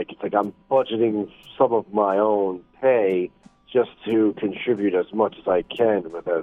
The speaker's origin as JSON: {"language": "English", "town": "Staten Island", "region": "New York", "country": "United States", "said": "I'm from New York, Staten Island, New York."}